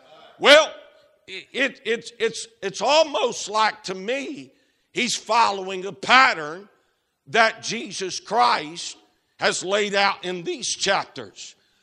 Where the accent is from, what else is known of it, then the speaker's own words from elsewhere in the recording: Washington, District of Columbia, United States; born there; But I was born in Washington, D.C.